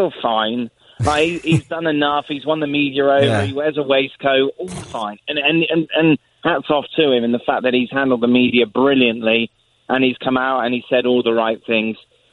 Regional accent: England, United Kingdom; because I'm an Englishman, and because I think not only because I'm English

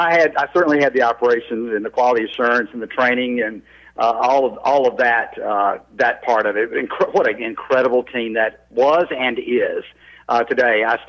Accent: Mississippi, United States; I grew up in North Mississippi, just south of Memphis, and it was a part of the world, a part of the country that was known for hospitality.

